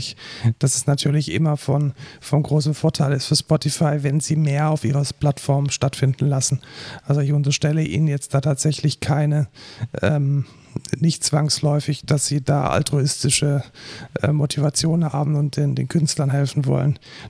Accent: Bavaria, Germany; ich bin ja aus der Nähe von München

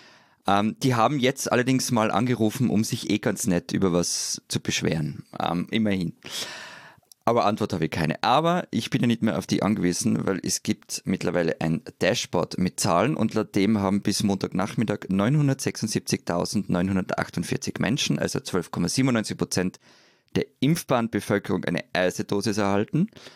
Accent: Vienna, Austria

